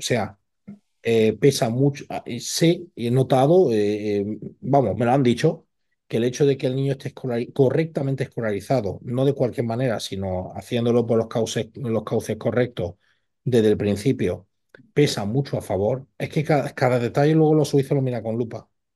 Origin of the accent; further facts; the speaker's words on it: Spain; Nosotros que los dos somos españoles